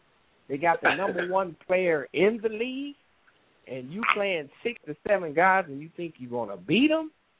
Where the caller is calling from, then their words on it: Dayton, Ohio, United States; I'm calling from Dayton, Ohio.